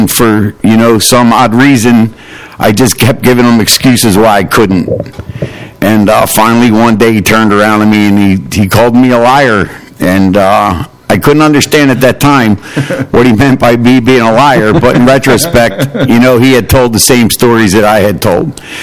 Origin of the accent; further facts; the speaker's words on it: Kensington, Pennsylvania, United States; I was born and raised in Kensington. I felt at home.